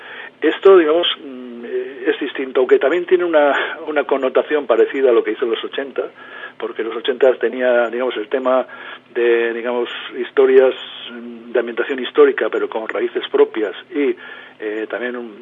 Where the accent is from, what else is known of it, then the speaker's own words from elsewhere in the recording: Hernani, Basque Country, Spain; yo soy de Hernani